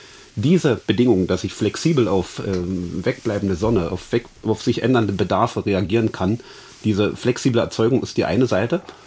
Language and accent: German; Chemnitz, Saxony, Germany; Wir haben beispielsweise in meiner Heimatstadt in Chemnitz ein Kraftwerk stehen